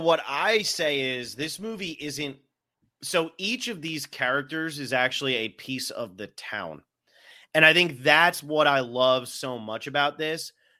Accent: United States; If it's very Russian and I'm American and I've never lived in Russia, it's not going to connect with me.

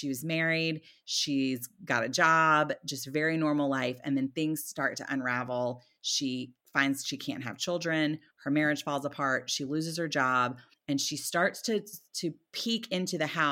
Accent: Southern United States, United States; I'm also a Southerner

